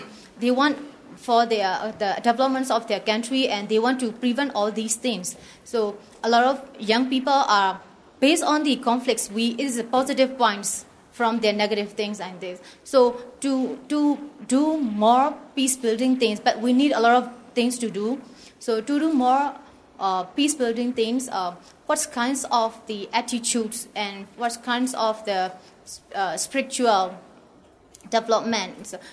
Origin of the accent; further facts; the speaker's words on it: Myanmar; from Burma.